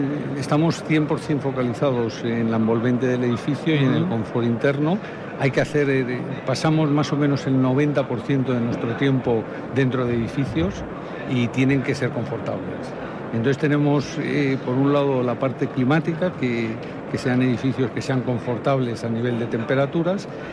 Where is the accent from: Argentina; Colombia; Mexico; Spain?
Spain; Madrid, Community of Madrid; Yo siempre pongo un ejemplo, y soy de Madrid